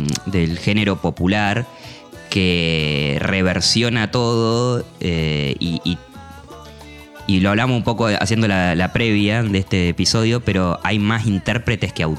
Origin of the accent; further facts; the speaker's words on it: Argentina; nosotros como argentinos lo tenemos también súper incorporado